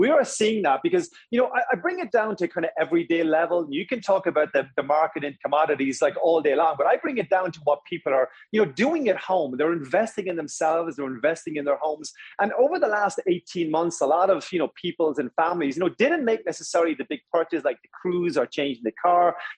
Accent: Waterford, Munster, Ireland; growing up in Waterford, Ireland, was a glassblower.

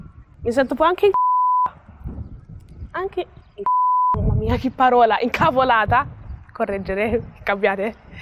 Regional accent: Pozzuoli, Campania, Italy; born there; Ho 14 anni, sono nata a Pozzuoli, vicino a Napoli. I miei genitori sono di origine nigeriana.

